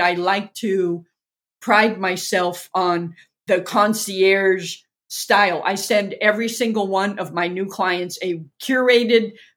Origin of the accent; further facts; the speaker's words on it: California, United States; my cousin and I grew up together in Southern California